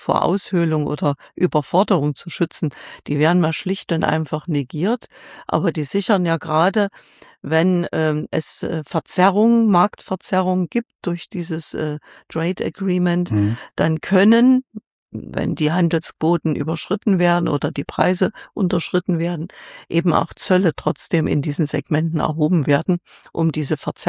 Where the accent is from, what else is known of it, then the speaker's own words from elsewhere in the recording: Thuringia, Germany; ich komme aus Thüringen, ist ein gutes Beispiel.